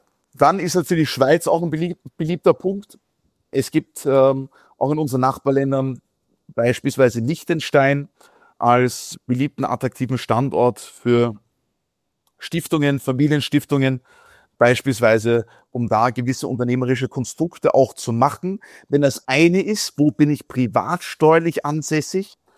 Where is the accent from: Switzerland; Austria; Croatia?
Austria; Ich bin dankbar, in Österreich aufgewachsen zu sein.